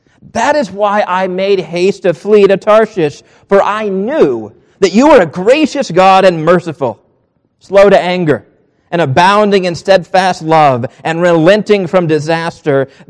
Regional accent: Southern United States, United States; as you know, I was trained to do as a Southerner

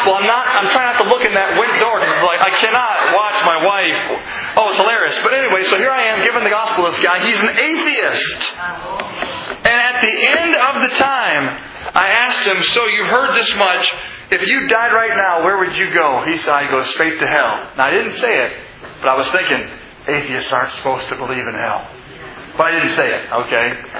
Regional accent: Milwaukee, Wisconsin, United States; I'm from Wisconsin, okay? I know that logo.

